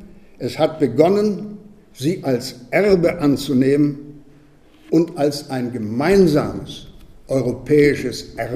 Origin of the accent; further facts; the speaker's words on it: Sprottau, Lubusz Voivodeship, Poland; in meiner Geburtsstadt, in meiner Heimatstadt Sprottau